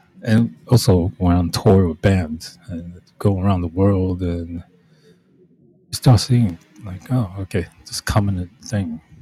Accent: Taipei, Taiwan; When I grew up in Taiwan and stuff, those of us live in Taipei with upper class, upper middle class, different.

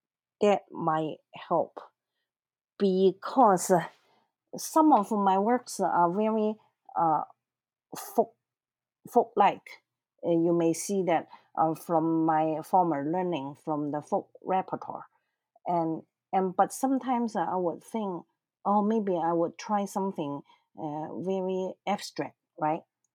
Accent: Guangzhou, Guangdong, China; And that is the style taken from my home city, like a hometown from the south. I was born in Canton near Hong Kong.

